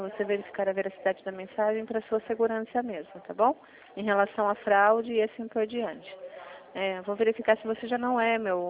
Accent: São Paulo, Brazil; Eu sou da região de Sorocaba. Sou do interior paulista.

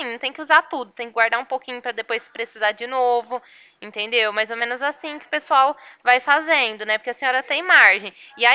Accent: Ribeirão Preto, São Paulo, Brazil; eu sou daqui de Ribeirão

